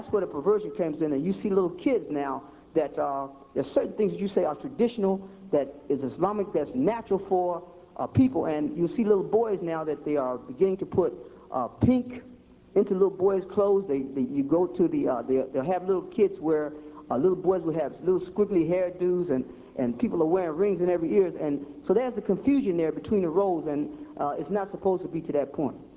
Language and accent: English; Kosciusko, Mississippi, United States; I am from Kosciuszko, Mississippi, and I just recently came from the Washington, D.C. area.